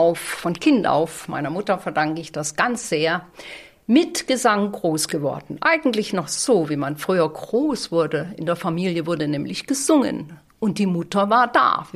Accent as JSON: {"language": "German", "region": "Bavaria", "country": "Germany", "said": "Bei uns in Bayern"}